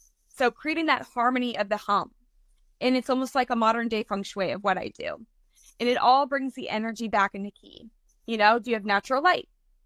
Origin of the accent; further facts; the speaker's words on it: Kansas, United States; Oh, by the way, I'm from Kansas.